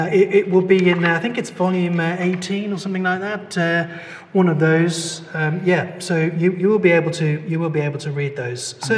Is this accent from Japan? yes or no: no; England, United Kingdom; There's always some class thing between us as English, isn't there?